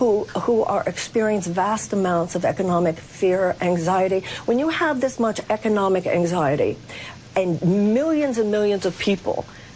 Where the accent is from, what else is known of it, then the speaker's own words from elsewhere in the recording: United States; I will do whatever I feel I can do as an American to make sure that the neo-fascist threat